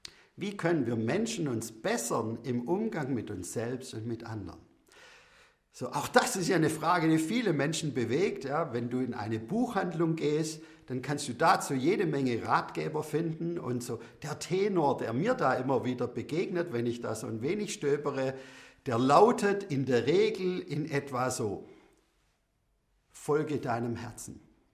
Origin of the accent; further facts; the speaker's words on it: Baden-Württemberg, Germany; Ich bin Schwabe.